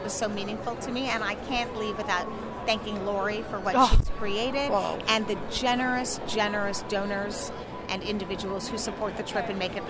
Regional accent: New York City, New York, United States; I was raised Reform in New York City.

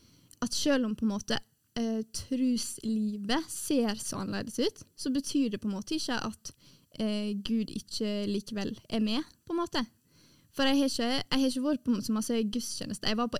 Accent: Western Norway, Norway; det var så flaut å komme som vestlending og ikke skjønne fergesystemet. For ferge er jo vestlending.

